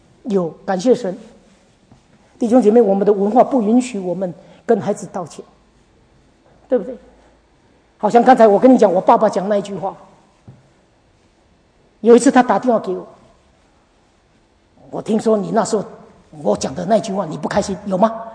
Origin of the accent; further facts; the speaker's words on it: China; 我刚才讲我们中国人的文化很难的，中国人的文化是不容易的